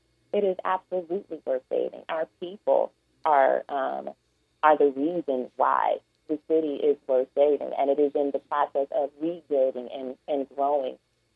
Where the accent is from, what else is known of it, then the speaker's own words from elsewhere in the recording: Gary, Indiana, United States; You know, I was born and raised in Gary, and I had an opportunity to start working with the city as an intern.